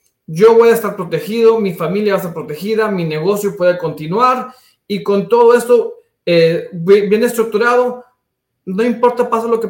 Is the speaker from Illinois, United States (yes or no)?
no; Eagle Pass, Texas, United States; also born or lived in Piedras Negras, Mexico; Yo vengo de una ciudad chica allá de la frontera. Ahí nací en Piedras Negras, Coahuila, pero fui a la escuela en Eagle Pass, Eagle Pass.